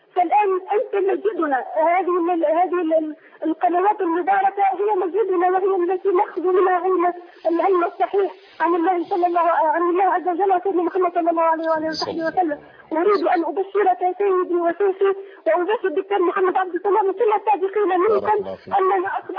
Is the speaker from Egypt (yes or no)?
no; Tunisia; من تونس مفتوح لكل علماء الأمة